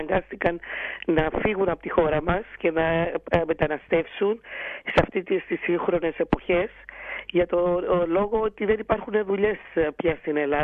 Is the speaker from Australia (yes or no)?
yes; Melbourne, Victoria, Australia; now in Greece; Μένω στην Ελλάδα τα τελευταία 28 χρόνια και λατρεύω την Ελλάδα. Στην Αυστραλία ζούσα και μεγάλωσα στην Μελβούρνη, που και επίσης λατρεύω, τη θεωρώ και αυτή η δεύτερη μου πατρίδα.